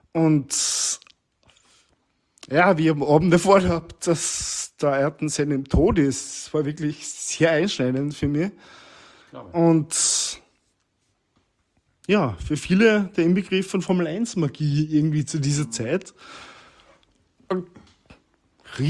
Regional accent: Austria; Warum er natürlich als Österreicher eine große Bedeutung hat

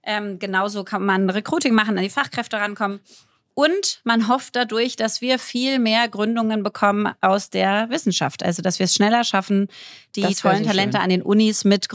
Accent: Berlin, Germany; Also als Berlinerin kennt man ja so diese Lethargie dieser Stadt

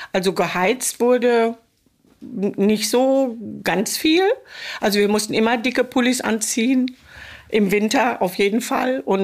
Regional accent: Gelsenkirchen, North Rhine-Westphalia, Germany; Ich komme nicht hier aus dem Ort, ich komme aus Gelsenkirchen.

